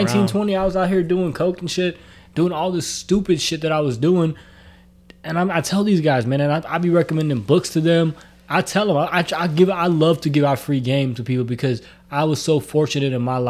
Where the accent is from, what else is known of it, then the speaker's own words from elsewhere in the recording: Houston, Texas, United States; especially growing up where I grew up in Houston, a barbershop was like a neutral zone.